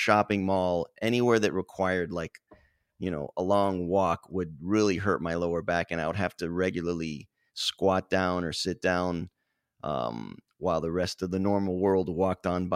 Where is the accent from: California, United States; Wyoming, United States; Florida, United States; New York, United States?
Florida, United States; Miami; And I was in Texas, so I'm from Miami.